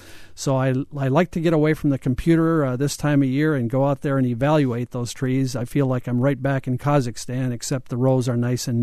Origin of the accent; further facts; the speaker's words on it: Minnesota, United States; maybe it's a little biased to my home state of Minnesota